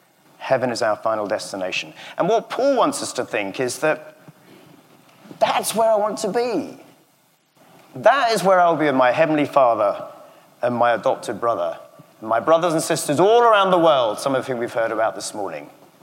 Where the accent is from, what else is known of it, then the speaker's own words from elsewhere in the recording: England, United Kingdom; accent: English; I would find that my English accent would be accentuated whenever I was amongst people.